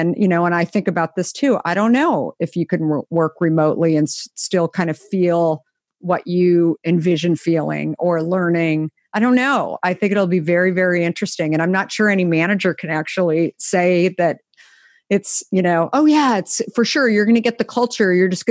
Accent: Scottsdale, Arizona, United States; born or raised there

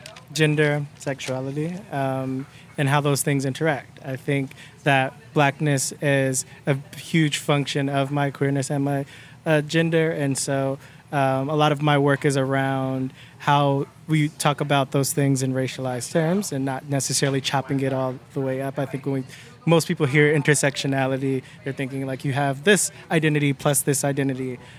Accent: Cleveland, Ohio, United States; Cleveland. And, yep.

